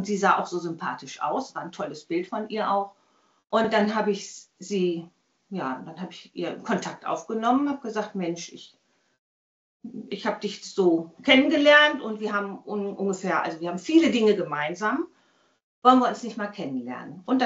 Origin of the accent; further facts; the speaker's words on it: Vechta, Lower Saxony, Germany; Kam ja gebürtig aus Vechta.